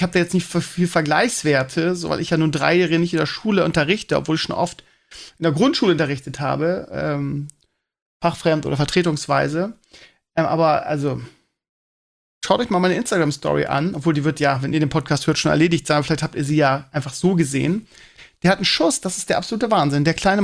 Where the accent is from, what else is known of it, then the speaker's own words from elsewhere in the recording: Bremen, Germany; ich kannte die als Bremer vorher nicht